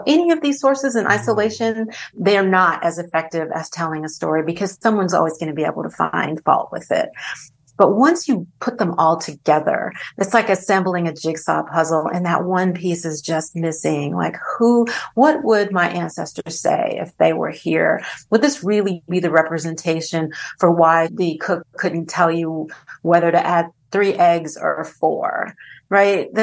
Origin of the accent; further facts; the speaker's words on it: Los Angeles, California, United States; So I'm from Los Angeles